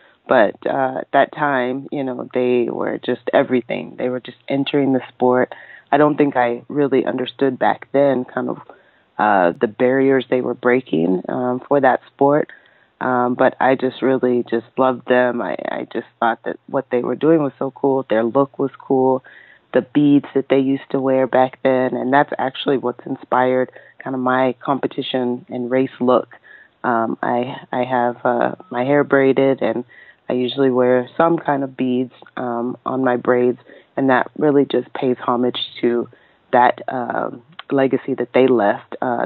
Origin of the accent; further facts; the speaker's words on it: Nigeria; moved away; also born or lived in Toronto; I actually was born in Toronto, Ontario, Canada. But my parents were studying there. So I just happened to be born while they were there on some studies. And then a couple months after I was born, I went back to Nigeria with them.